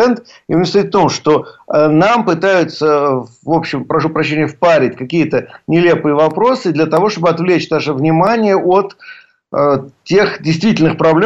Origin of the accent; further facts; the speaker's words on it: Moscow, Russia; И кроме того, просто как москвич, я могу сказать, что он там нормально будет смотреться